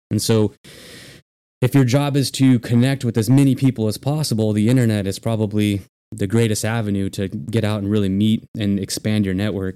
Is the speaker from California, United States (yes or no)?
yes; California, United States; also born or lived in Arizona; But I hail from Southern California. Sorry to use the C word on the air.